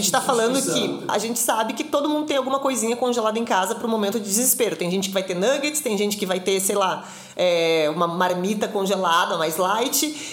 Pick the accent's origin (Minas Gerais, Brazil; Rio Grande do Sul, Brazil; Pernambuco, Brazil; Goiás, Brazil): Rio Grande do Sul, Brazil; eles não entendem alguns costumes nossos, que somos gaúchos, e que pra gente é super normal.